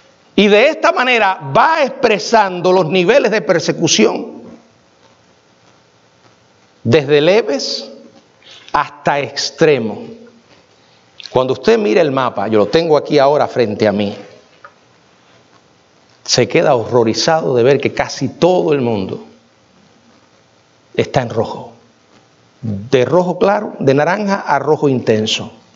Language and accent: Spanish; Cuba; Los que somos cubanos sabemos lo que pasa en Cuba.